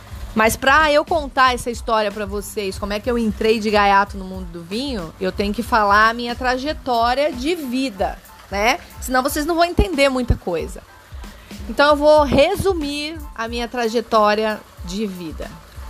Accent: São Paulo, Brazil; sou leonina, sou paulista, moro entre Rio e São Paulo.

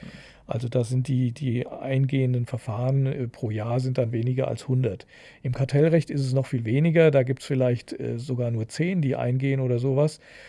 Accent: Hesse, Germany; weil ich halt in der Stadt groß geworden bin und da kann ich so, ein Dialekt kann ich nicht so richtig.

